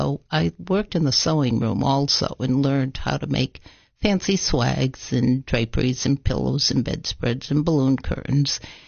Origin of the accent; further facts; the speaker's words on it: Rhode Island, United States; now in Putnam County, United States; you came to my office, and you said, I'm from Rhode Island, and I used to do cookies